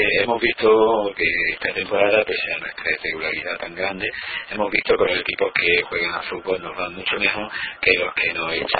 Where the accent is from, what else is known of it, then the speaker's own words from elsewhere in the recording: Granada, Andalusia, Spain; sobre todo porque es que yo soy de Granada